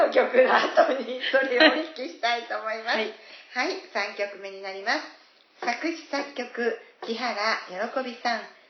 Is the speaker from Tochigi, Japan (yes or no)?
yes; Tochigi, Japan; 私栃木県でしょ。